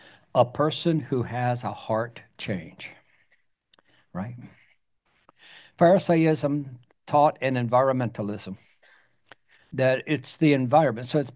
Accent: Pennsylvania, United States; Now, I was raised outside of Philly, so you're attached to certain things.

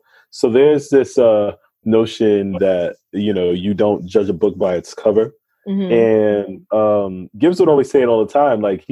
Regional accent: Coney Island, New York, United States; constantly reminded me that I did not grow up in Westchester County, but I grew up in Coney Island.

